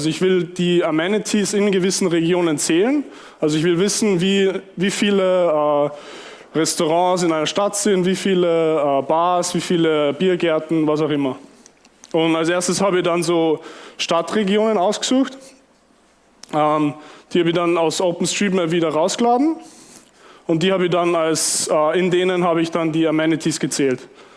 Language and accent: German; Salzburg, Austria; aus Salzburg und ich erzähle euch ein bisschen was über OpenStreetMap. Ich hoffe, ihr versteht meinen Dialekt.